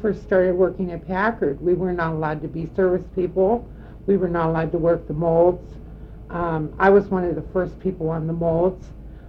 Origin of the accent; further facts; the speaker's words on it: Warren, Ohio, United States; born there; I was born in Warren, Ohio on May 10th, 1947.